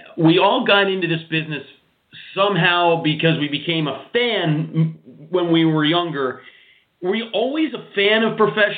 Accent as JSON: {"language": "English", "region": "Pennsylvania", "country": "United States", "tie": "born or raised there", "said": "I grew up in Pennsylvania, and when they would come through Hershey Park every month, I would beg and beg my parents to go every month."}